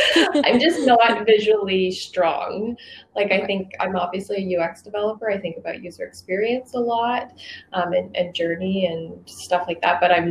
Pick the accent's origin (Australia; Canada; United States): Canada; Calgary, Alberta; I grew up in Calgary, and so I was always really drawn to animals and the environment and stuff like that.